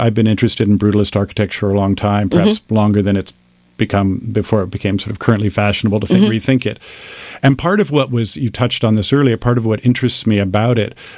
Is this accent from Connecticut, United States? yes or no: yes; Hamden, Connecticut, United States; I grew up in New Haven, in Hamden, ultimately, right mm-hmm. outside New Haven, attended Educational Center for the Arts in New Haven.